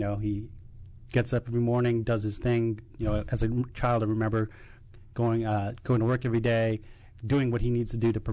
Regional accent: Vienna, Virginia, United States; Born and raised in Northern Virginia, so it was in Vienna that I was doing this.

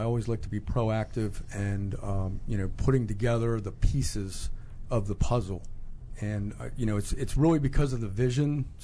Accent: Baltimore, Maryland, United States; So, I grew up in Baltimore, mm-hmm. Maryland.

